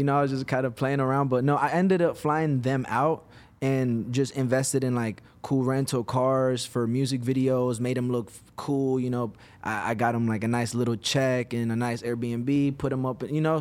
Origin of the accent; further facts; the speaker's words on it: Virginia, United States; now in Los Angeles, United States; Originally Virginia. I moved to LA in 2018.